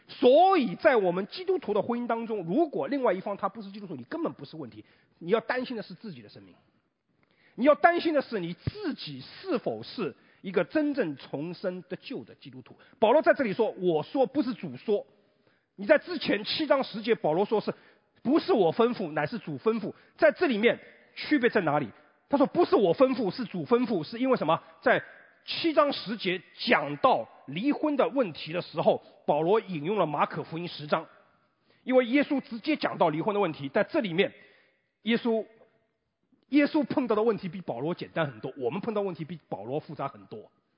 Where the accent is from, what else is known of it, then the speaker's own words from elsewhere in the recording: China; 其实跟我们中国传统的一种思想很像。我们中国人常常说一张床出不了什么两种人